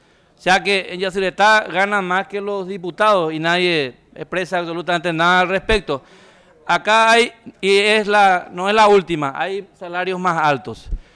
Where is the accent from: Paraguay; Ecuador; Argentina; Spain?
Paraguay; ¿Dónde está mi derecho como ciudadano paraguayo?